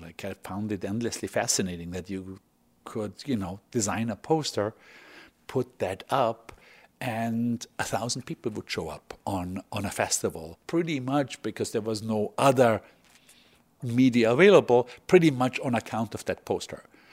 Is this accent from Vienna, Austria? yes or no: no; Bregenz, Vorarlberg, Austria; Well, I grew up in a small town called Bregenz in the very, very western part of Austria, very close to the border of Switzerland and Germany, 5 miles from each border. It's a pretty small town, 25,000 people on a lake within the mountains